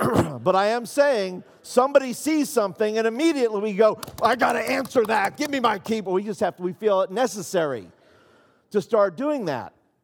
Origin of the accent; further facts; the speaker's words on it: New York City, New York, United States; moved away; I grew up in New York City. I lived and moved to Vero Beach, Florida, where I also gave my heart to the Lord at this same camp